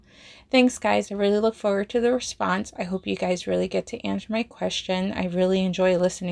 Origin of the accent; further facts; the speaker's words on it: Plainfield, New Jersey, United States; I'm from Plainfield, New Jersey.